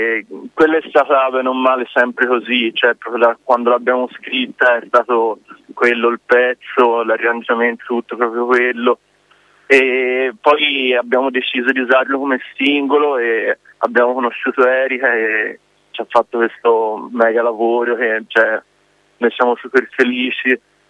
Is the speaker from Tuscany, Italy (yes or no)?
yes; Montespertoli, Tuscany, Italy; Poi sono qua, dico, vicino, sono di Montespertoli